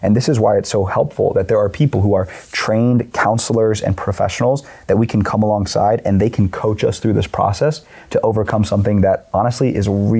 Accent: Oklahoma, United States; Dude, I'm from Oklahoma. That's what we say.

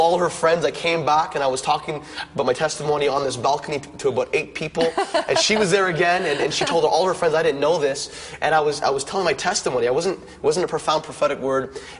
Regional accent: Canada; I'm from Canada.

